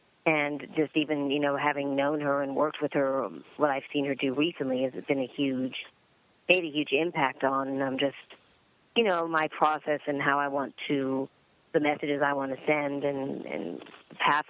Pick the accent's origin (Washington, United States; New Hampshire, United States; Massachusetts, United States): Washington, United States; Seattle; So Liza kind of mentored me when I was actually growing up in Seattle, Washington.